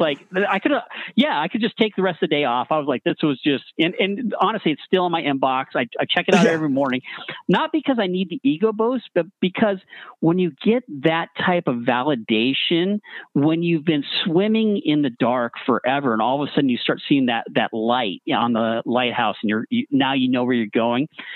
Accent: Simi Valley, California, United States; I mentioned I grew up in Simi Valley

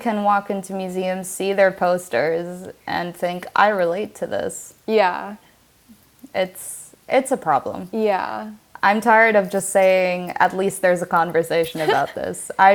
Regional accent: Lebanon; I felt like such an outsider for most of my adolescent life growing up in Lebanon because, yeah, I'll admit it, my Arabic in comparison to some of my friends, even my brother, it's not the best.

